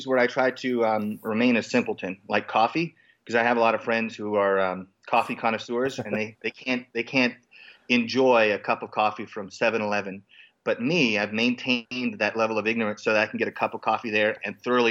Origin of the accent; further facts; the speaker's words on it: Kentucky, United States; Where I grew up in Western Kentucky, there were barbecue spots, but there was no mutton at all.